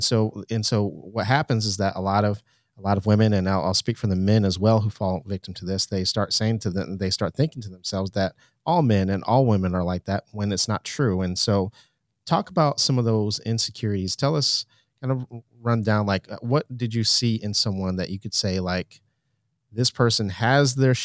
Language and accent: English; Canton, Ohio, United States; born there; I'm actually from Canton. So a lot of people don't know that. I was born in Canton.